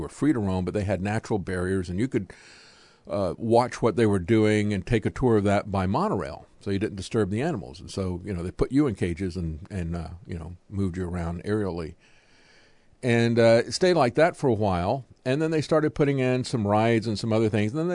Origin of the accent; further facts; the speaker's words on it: Tampa, Florida, United States; I grew up in Tampa.